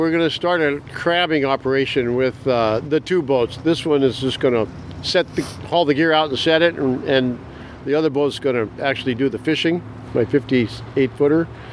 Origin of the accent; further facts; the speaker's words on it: Gig Harbor, Washington, United States; I grew up in Gig Harbor. At that time, it was made up of primarily fishermen.